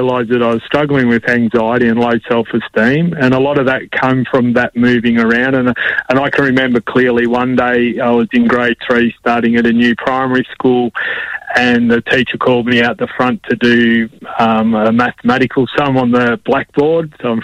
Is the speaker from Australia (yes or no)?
yes; Melbourne, Victoria, Australia; And I was actually prior to that born and bred in Melbourne, and wasn't a country boy at all. I was a city boy, and at the age of 15 we moved to the country